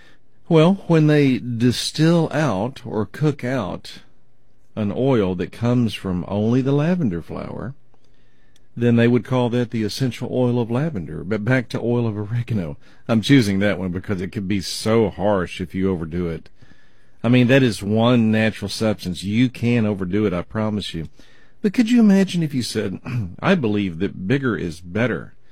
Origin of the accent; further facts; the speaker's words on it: Mesquite, Texas, United States; But I was raised in Mesquite, or part of my childhood was, not all of it, but part of it.